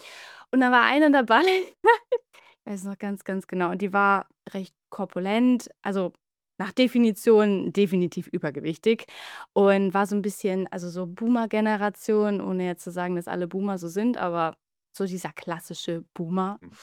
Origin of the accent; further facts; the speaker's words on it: Hamburg, Germany; Ich komme aus Hamburg oder bei Hamburg.